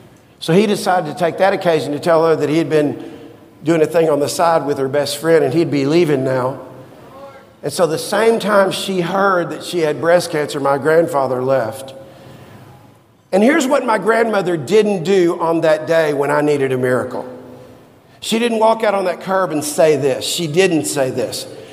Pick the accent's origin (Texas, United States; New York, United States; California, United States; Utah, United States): Texas, United States; Dallas; she stood on the corner of 4416 West Clarendon, where I grew up in Dallas, Texas